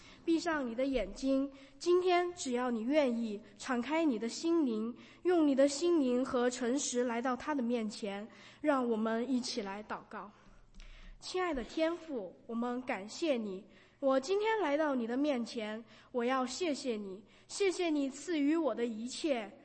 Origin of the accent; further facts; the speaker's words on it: Longli County, Guizhou, China; 龙里县，这个是我的家乡，在这个小县城里，充满了太多的回忆。我的家人，我的朋友，我的童年。